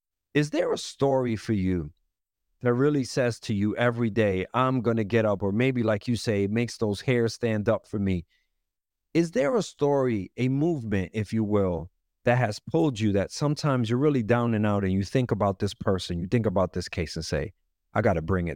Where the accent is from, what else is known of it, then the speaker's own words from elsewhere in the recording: New York, United States; I feel that growing up in Harlem and Washington Heights, I've seen enough to know enough